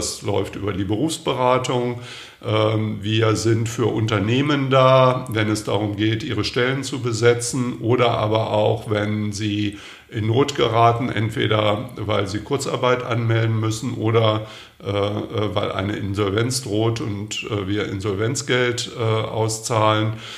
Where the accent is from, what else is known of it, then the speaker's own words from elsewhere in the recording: Lower Saxony, Germany; Ich stamme ursprünglich aus Niedersachsen